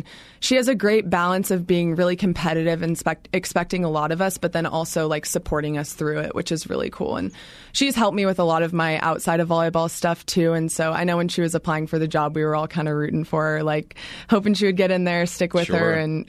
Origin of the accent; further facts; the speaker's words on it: Oregon, United States; now in Fort Collins, United States; I love Colorado. I'm from Oregon originally, yep. And I love Colorado. I've loved Fort Collins.